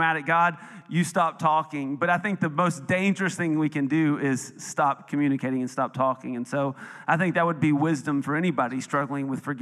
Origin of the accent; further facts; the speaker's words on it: Tennessee, United States; born there; because I was born in Tennessee, and that's the word we use.